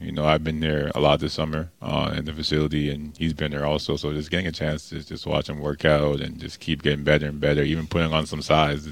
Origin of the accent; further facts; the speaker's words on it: Toronto, Ontario, Canada; I'm from Toronto, so it gets cold up